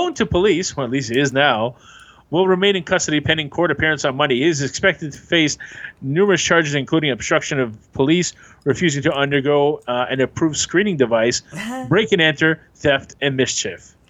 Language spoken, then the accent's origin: English; Canada; French Canadian. I can say what the hell I want.